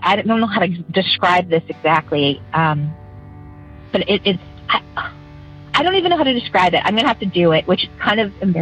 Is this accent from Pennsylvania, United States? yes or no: yes; Scranton, Pennsylvania, United States; Hi, I am from Pennsylvania, and … I grew up in a house that was over 100 years old, probably closer to 150